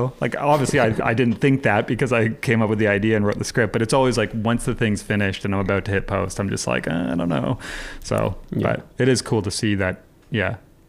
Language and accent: English; Hamilton, Ontario, Canada; So I grew up in Hamilton.